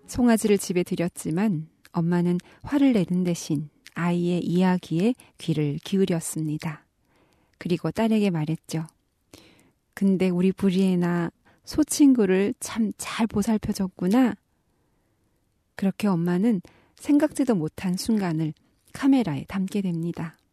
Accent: North Korea

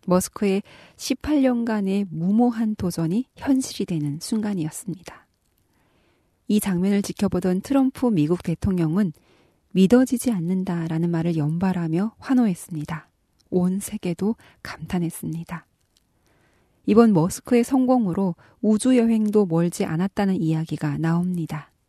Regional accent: North Korea

